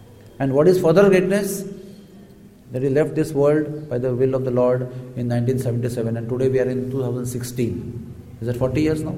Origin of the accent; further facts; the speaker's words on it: Udupi, Karnataka, India; I am from Udupi actually. So there is a famous Udupi Matha, Madhvacharya.